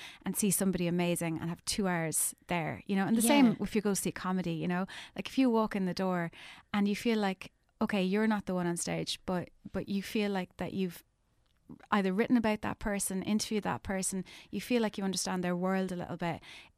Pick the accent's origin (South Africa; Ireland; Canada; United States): Ireland; Skibbereen, County Cork; Connolly's of Leppe was the only venue near my hometown of Skibbereen that really would have had the indie artists that I particularly wanted to see. So we'd hitchhiked to see … when I was in my teens.